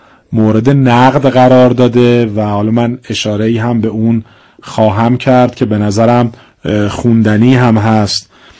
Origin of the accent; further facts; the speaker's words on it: Tehran, Tehran Province, Iran; به جهتی که بچه تهران هستم، مسائل تاریخ تهران برام خیلی جذابه